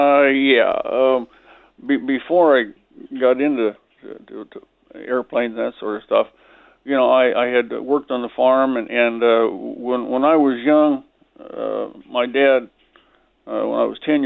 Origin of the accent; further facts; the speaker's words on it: Iowa, United States; I was from Iowa and a farm boy.